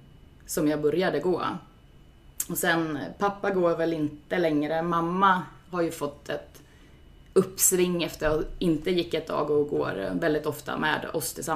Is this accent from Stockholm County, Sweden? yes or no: no; Sundsvall, Västernorrland County, Sweden; born there; also born or lived in Gothenburg; Jag är ju född här i Sundsvall. Och har bott i Göteborg. Flyttat tillbaks hit för 2 år sedan.